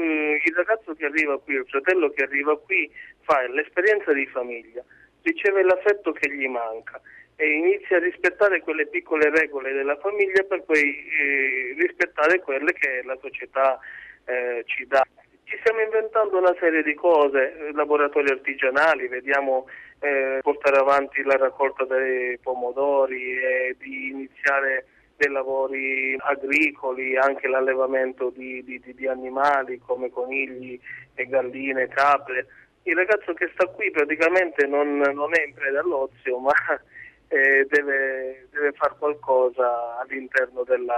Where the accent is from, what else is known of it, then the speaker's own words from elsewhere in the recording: Sicily, Italy; compreso me che sono siciliano.